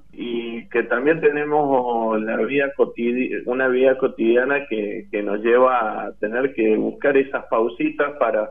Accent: Mendoza, Argentina; uno no la está pasando bien como mendocino

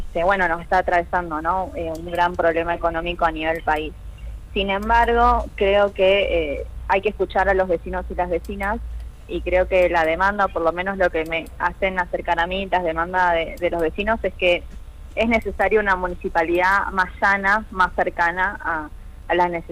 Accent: Ushuaia, Tierra del Fuego, Argentina; moved away as an adult; now in Salta, Argentina; Yo crecí en Ushuaia. Era muy raro que una estudiante del sur estudie acá en Salta.

